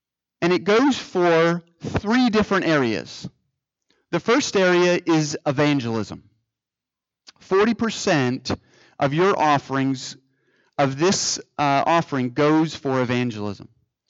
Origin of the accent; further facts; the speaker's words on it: New Jersey, United States; also born or lived in Michigan / Washington / Nevada; I grew up in New Jersey. I spent some time in Michigan going to Andrews University.